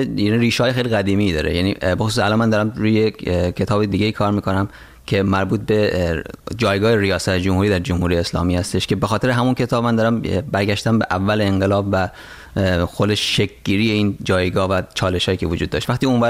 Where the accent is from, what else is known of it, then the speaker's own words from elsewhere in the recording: Rasht, Gilan, Iran; moved away as an adult; now in New York, United States; نیویورک هستیم و الان 38 سالم باید تموم شده باشه. تو 39 سال رفتم و اهل، همونجور گفتم، اهل رشت هستم.